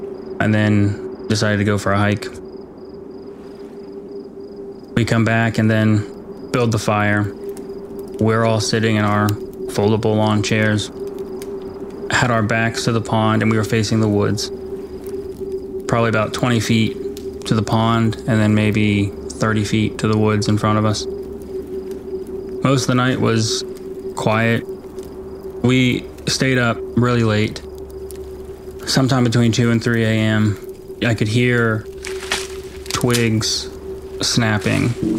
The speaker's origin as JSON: {"language": "English", "region": "West Virginia", "country": "United States", "tie": "born or raised there", "said": "I grew up on the Ohio River in West Virginia."}